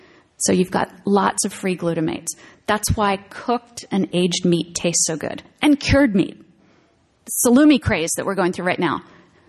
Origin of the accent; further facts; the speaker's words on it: Baltimore, Maryland, United States; And what you should know about me is that I was born and raised in Baltimore.